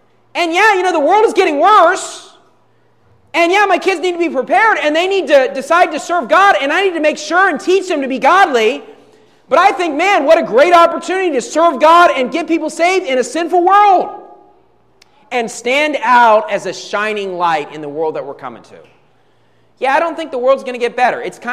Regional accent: West Virginia, United States; And I grew up in West Virginia. I didn't grow up in San Francisco or New York City.

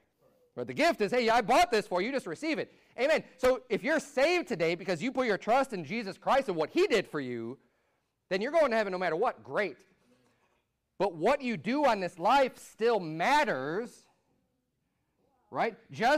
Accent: Illinois, United States; I grew up in Illinois. Just outside Chicago, very strong work ethic, not just in my family, but culturally in the area.

